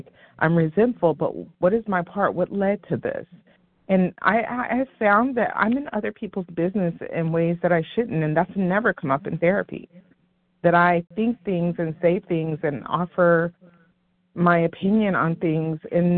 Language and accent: English; Irvine, California, United States; from Southern California, Irvine. Grateful compulsive overeater.